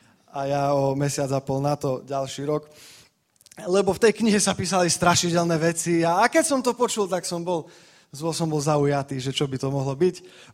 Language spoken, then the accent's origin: Slovak; Košice, Košice Region, Slovakia; Prišli sme z Košíc, vyrastol som v cirkvi